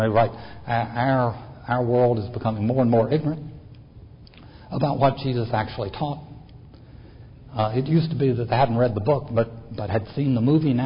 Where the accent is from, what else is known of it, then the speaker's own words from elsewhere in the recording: Tennessee, United States; somebody's asked me what it was like to go from the mountains of Tennessee to Harvard in the fall of 1969.